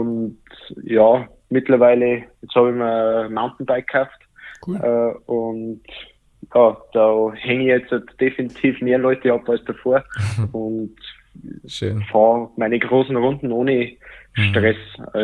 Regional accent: Bavaria, Germany; komme jetzt aus Bayern, wenn man stark hört, nie mehr Bier, das ist in Bayern eigentlich fast unmöglich.

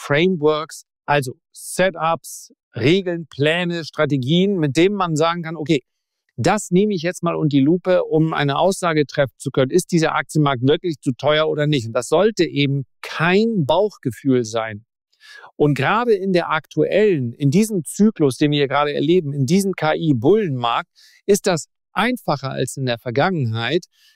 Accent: Northern Germany, Germany; wie man bei uns im Norden sagt.

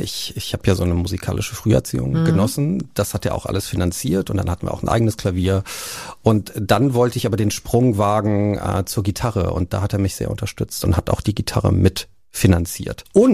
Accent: Cologne, North Rhine-Westphalia, Germany; Ich bin ja in Köln groß geworden und natürlich nimmt man da diese Karnevalszeit mit, ne? Als Urkölner. Also mein Vater ist auch Urkölner, auch da geboren.

